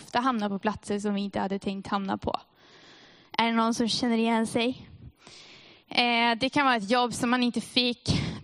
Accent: Sweden; Och det är ju tur, jag kommer från Sverige så jag kan dra referenser till Sverige.

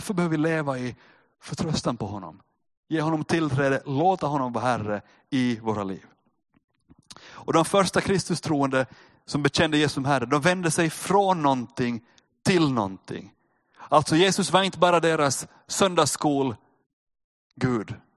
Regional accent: Finland; För att vi är finlandssvenskar.

